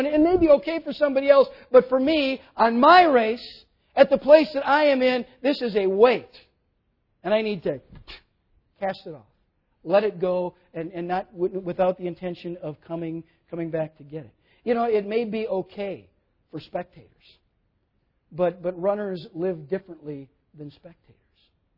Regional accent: Minnesota, United States; And I grew up in Minnesota, and there were certain parts near the end of the cross-country season we ran in the fall when it could even be snowing out.

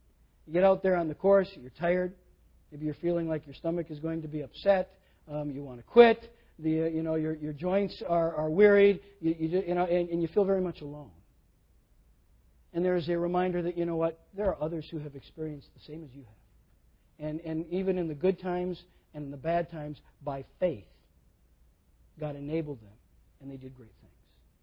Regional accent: Minnesota, United States; And I grew up in Minnesota, and there were certain parts near the end of the cross-country season we ran in the fall when it could even be snowing out.

